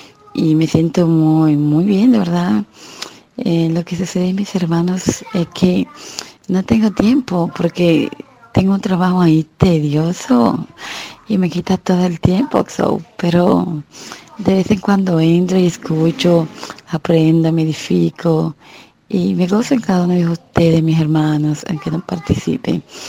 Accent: Santo Domingo, Dominican Republic; Soy de República Dominicana, Santo Domingo.

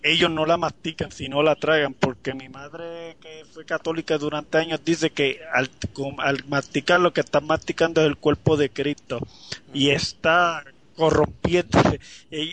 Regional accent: Puerto Rico; aquí en mi país, en Puerto Rico

